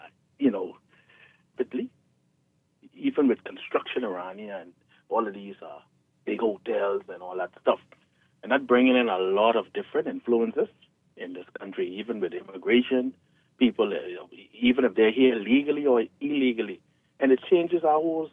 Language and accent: English; Bahamas; I always remember as a young boy growing up in Camp Road, I shared a room with my four sisters, and my mom and my dad in a two-bedroom wooden house.